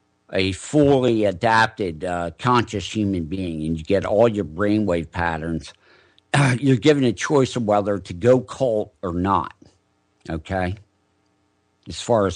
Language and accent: English; Arden, Delaware, United States; growing up in Arden, Delaware